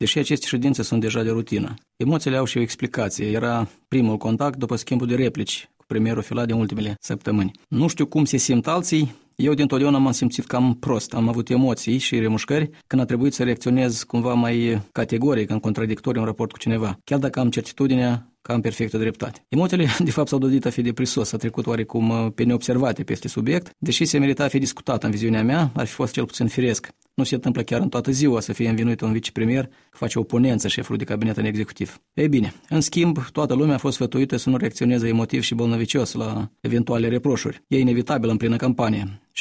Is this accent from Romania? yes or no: no; Mingir, Hîncești District, Moldova; cu ce mă duc la primul sunet din satul meu de Baștină